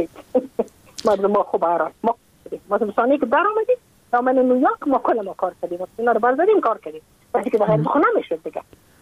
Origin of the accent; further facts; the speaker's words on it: Afghanistan; moved away as an adult; now in United States; از اینکه ما که از افغانستان بقا آمدم ما اون سال بودم 28 ساله